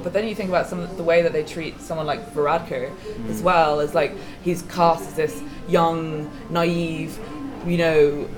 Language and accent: English; Dublin, Leinster, Ireland; from growing up in Dublin myself